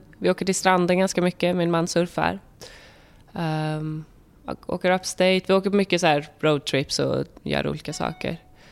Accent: Karlstad, Värmland, Sweden; now in New York, United States; Jag kommer från Karlstad, eller utanför Karlstad i Värmland. Och jag har bott i New York i 10 år nu snart och jobbar som modell här.

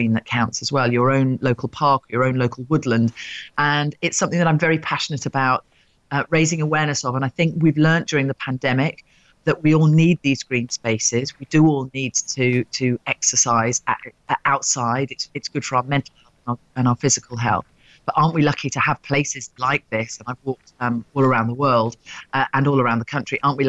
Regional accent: East Midlands, United Kingdom; now in London, United Kingdom; I grew up in Rutland.

